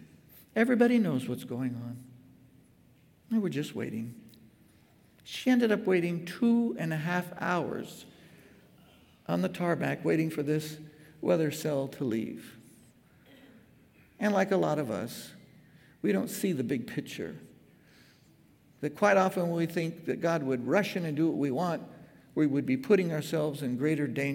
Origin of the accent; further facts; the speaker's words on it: Brazil; I grew up in Brazil